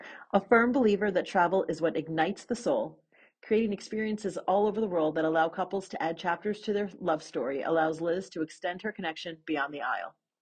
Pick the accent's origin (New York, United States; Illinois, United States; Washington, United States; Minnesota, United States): New York, United States; New York City; And so you're in New York City. Yes. My hometown.